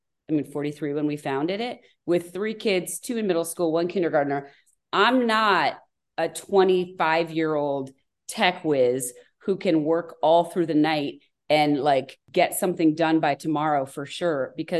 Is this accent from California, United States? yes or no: no; Connecticut, United States; I got a lot of cousins and a gigantic family all spread across the South, but I grew up in Connecticut.